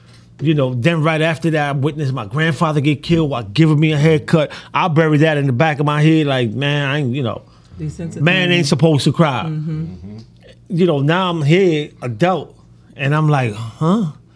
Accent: New York City, New York, United States; I grew up in the South Bronx, Hut's Point.

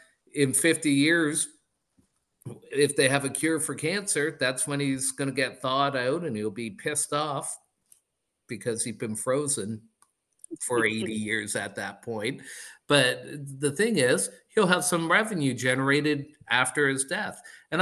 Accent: Canada; As a Canadian, I'm always happy for any of my old countrymen to go on and be as successful as they are.

